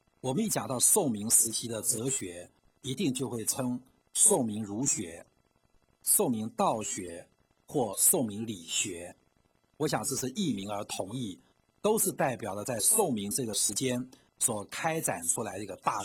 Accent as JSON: {"language": "Chinese", "country": "China", "said": "就一直主导着我们中国人的生活思想。"}